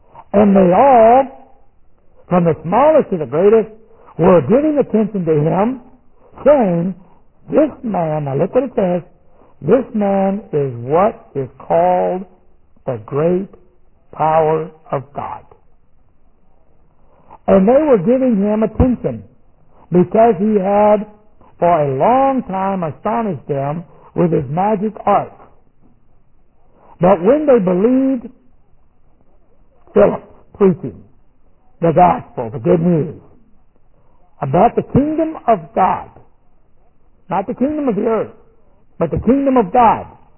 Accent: United States; I wasn't a German. I'm an American. I'm in the United States Army.

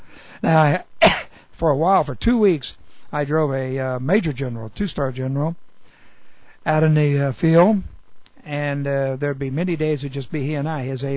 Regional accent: Texas, United States; I said, well, I'm from Texas.

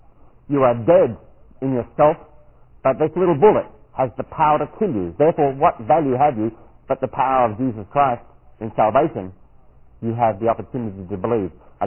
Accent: Australia; I was presenting myself as an Australian. I served in Vietnam.

